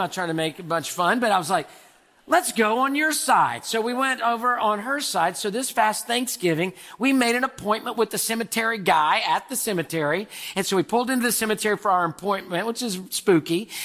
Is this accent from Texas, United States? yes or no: yes; Houston, Texas, United States; And I was like, well, I'm from Houston.